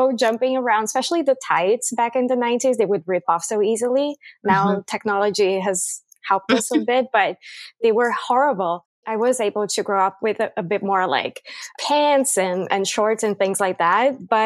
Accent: Brazil; now in Canada; I am born and raised in Brazil, grew up there. I recently moved to Canada.

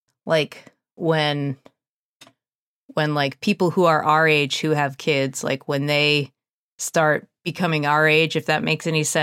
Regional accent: New England, United States; New England.

